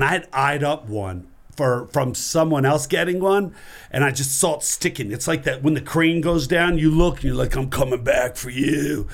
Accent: New Jersey, United States; I grew up in New Jersey. I never even thought twice.

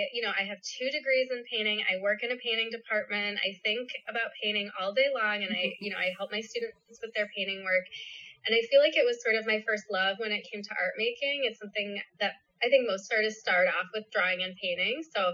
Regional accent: Milwaukee, Wisconsin, United States; now in Chicago, United States; So I grew up in Milwaukee, which is very close to Chicago. It's about an hour and a half away, but I moved around a little bit in between, but I've been in Chicago since 2005

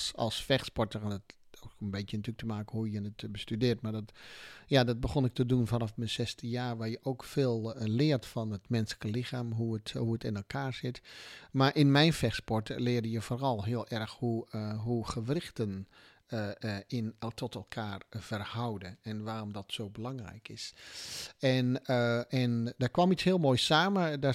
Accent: Netherlands; born there; Ja, nou, ik ben geboren in Nederland, hè, waar ik vandaan kom.

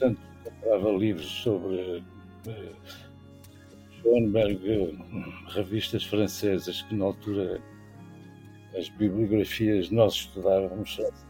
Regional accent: Porto, Portugal; embora tivesse voltado ao Porto, que era a minha terra.

